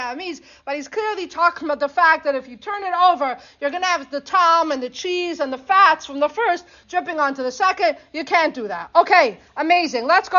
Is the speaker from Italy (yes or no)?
no; Canada; Oh no, I'm from Canada.